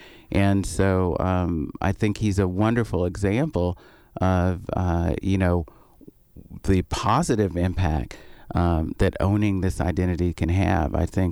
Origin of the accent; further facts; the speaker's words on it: the South, United States; I grew up in the South and just took for granted that I was black.